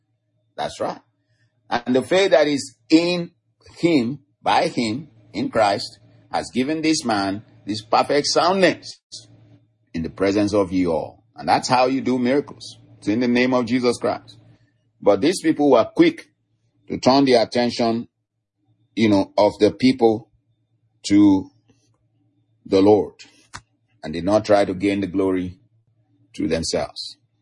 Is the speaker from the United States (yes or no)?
no; Nigeria; the culture where I grew up from, you know, I'm from Nigeria. My culture, the Yoruba culture